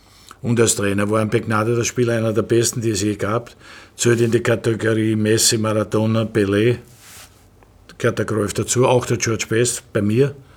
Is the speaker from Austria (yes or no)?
yes; Austria; Ich komme aus Österreich, bin von Rapid